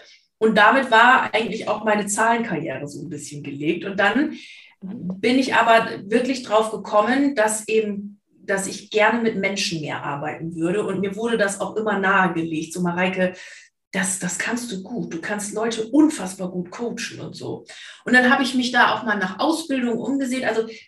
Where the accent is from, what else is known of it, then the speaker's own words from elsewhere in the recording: Lower Saxony, Germany; Ich bin aus Fräs. Ich komme von Friesland, von der Nordseeküste. Aber muss tatsächlich sagen, meine Heimat habe ich eher hier im Süden gefunden.